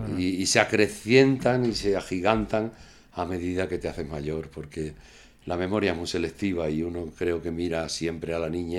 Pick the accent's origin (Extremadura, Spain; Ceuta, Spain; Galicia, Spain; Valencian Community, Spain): Extremadura, Spain; Yo me estoy centrando mucho en Extremadura porque quiero rematar en este proyecto enfocado a mi tierra.